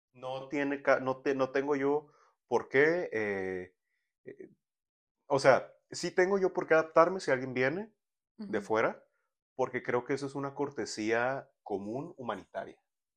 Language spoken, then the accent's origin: Spanish; Culiacán, Sinaloa, Mexico; O sea, yo que soy de Culiacán